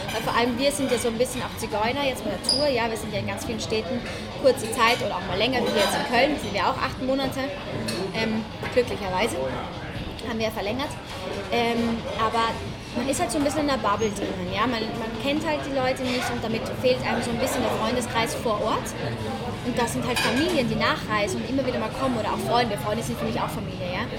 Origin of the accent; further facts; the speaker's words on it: Austria; now in Germany; das ist bei uns in Österreich eine Großstadt, ja?